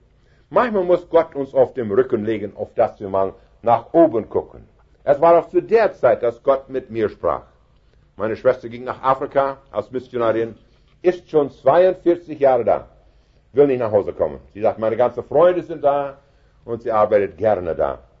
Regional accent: Canada; Meine Großeltern von Russland nach Kanada. Und meine Eltern sind schon in Kanada geboren. So bin ich schon einigermaßen ein echter Kanadier

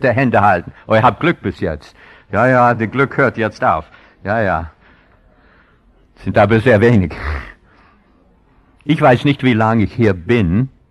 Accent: Baden-Württemberg, Germany; accent: Swabian; Ich kann hier als Schwabe, Sie merken alle von meiner Aussprache, dass ich schwäbischer Pfarrer bin, ja?

